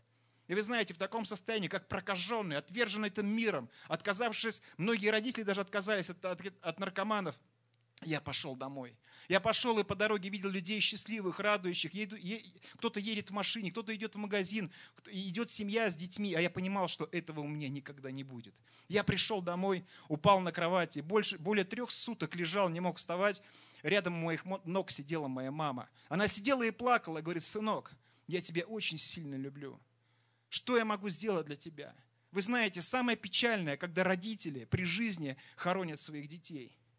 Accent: Saint Petersburg, Russia; born there; я родился в Санкт-Петербурге не в верующей семье.

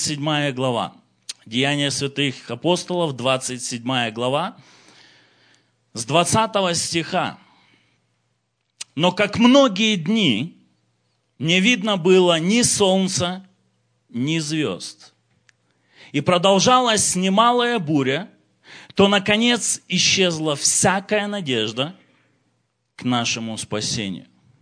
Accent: Moldova; moved away as an adult; also born or lived in Russia; И мы находились 20 лет в России, сами мы родом из Молдавии, и 20 лет мы находились в России, были миссионерами, служили 8 лет в Сибири и 12 лет в Москве, Московской области.

